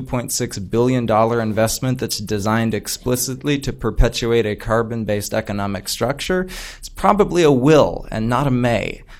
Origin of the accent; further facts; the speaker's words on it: Minneapolis, Minnesota, United States; I'm from Minneapolis.